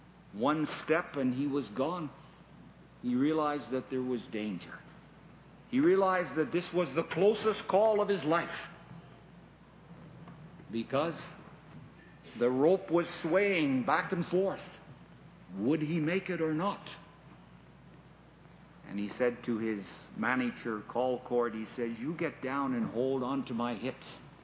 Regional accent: Canada; Now, I come from Canada, and we have the beautiful Niagara Falls.

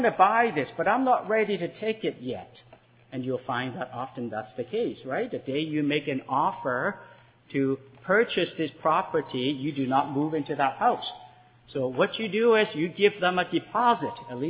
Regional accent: Canada; Now, some of you and Canadians, and we as Canadian perhaps won't even understand this word as much as our American brethren.

